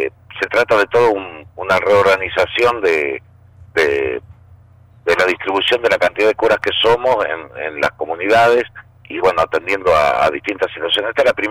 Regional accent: Córdoba, Argentina; Yo soy oriundo de Córdoba, de capital, Córdoba.

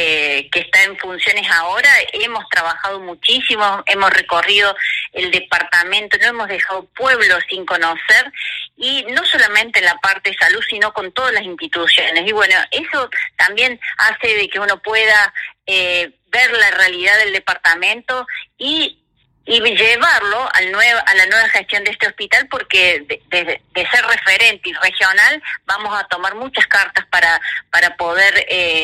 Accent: Santa Fe, Argentina; primero que soy orgullosa de ser del departamento de San Justo

